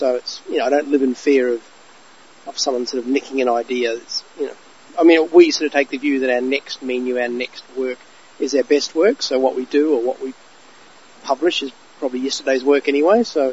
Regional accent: Christchurch, Canterbury, New Zealand; now in Brisbane, Australia; I'm from Christchurch in the South Island, New Zealand, but I've lived in Brisbane close to 30 years. I'm pretty much, it's home to me.

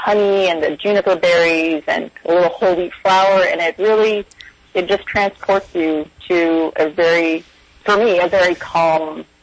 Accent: Connecticut, United States; Like I grew up in Connecticut, and there were maple trees and pine trees, and we had a big juniper tree in our front yard

